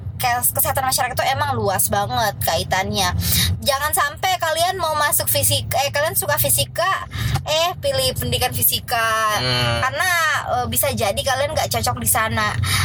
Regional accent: Makassar, South Sulawesi, Indonesia; Kan teman-teman udah tahu nih kita dari Makassar.

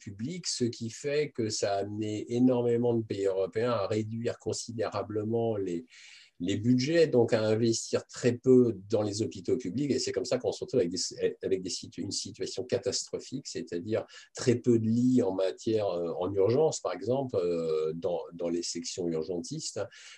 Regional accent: France; puisque je suis français, j'habite donc en France

